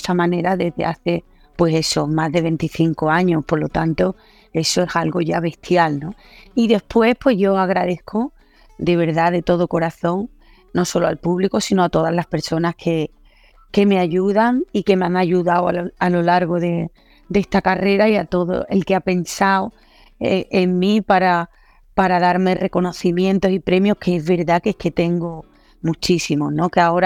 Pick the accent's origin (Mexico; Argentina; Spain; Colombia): Spain; Cádiz, Andalusia; porque somos gaditanos y vivimos como vosotros, con el mar, rodeados de mar.